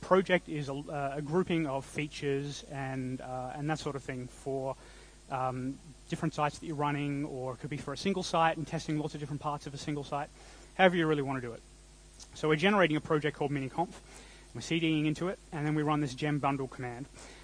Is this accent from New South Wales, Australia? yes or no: yes; Sydney, New South Wales, Australia; I'm from Sydney.